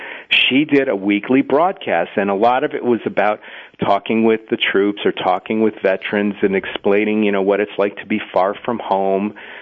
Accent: Cleveland, Ohio, United States; I'm from Cleveland, Ohio originally

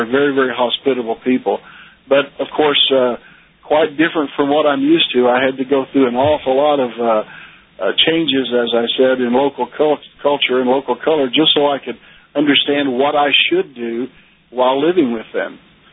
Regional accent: United States; It makes you really, really appreciate being an American, living in this country.

